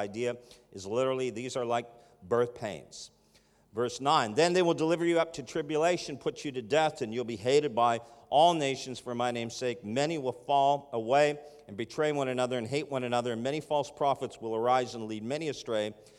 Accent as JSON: {"language": "English", "country": "Canada", "said": "We're from Canada, guys."}